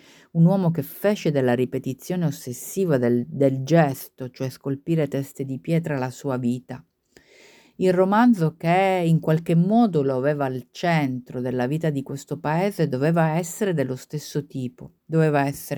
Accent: Syracuse, Sicily, Italy; Io sono siciliana, sono di Siracusa, anche se sono tantissimi anni che vivo fuori, mi verrebbe da dire all'estero

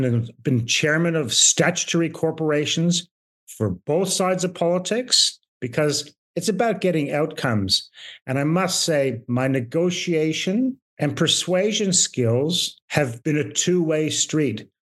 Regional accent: Australia; also born or lived in Canada; I am Canadian born to Irish parents, and I've been in Australia since I was 12 years old.

